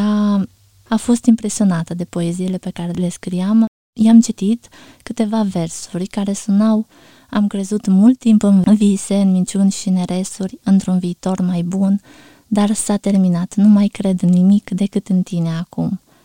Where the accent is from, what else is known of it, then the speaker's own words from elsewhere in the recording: Botoșani, Botoșani County, Romania; born there; also born or lived in Dolina; M-am născut în Botoșani, într-o familie de creștini ortodoxi, fiind unicul copil. Până la vârsta de 7 ani am locuit cu bunica mea, Aneta, în satul Dolina, comuna Leorda, județul Botoșani